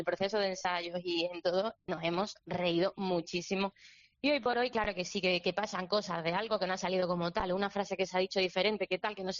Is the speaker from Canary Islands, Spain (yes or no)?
no; Andalusia, Spain; accent: Andalusian; nosotros somos andaluces y llevamos los personajes pues por el caminito andaluz porque somos de Andalucía